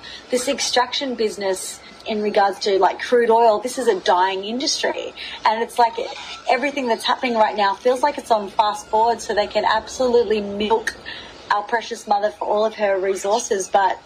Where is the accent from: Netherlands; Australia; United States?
Australia; even from as an Australian, I feel like Australians approach it as in, it'll be all right, mate.